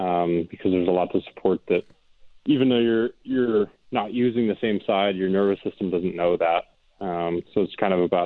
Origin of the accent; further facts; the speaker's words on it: Canada; I think being a Canadian kid, we actually had off seasons with baseball.